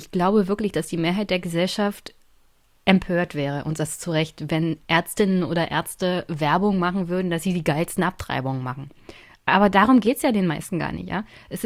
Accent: East Germany, Germany; Ich komme aus Ostdeutschland.

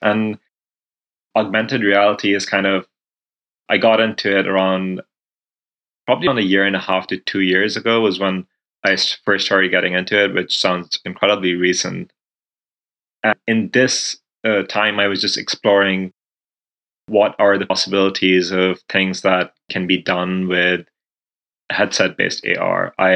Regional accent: Pakistan; now in United States; growing up in Pakistan, visiting Libya during the war, then kind of living in this liberal arts college in Vermont where I go to school right now

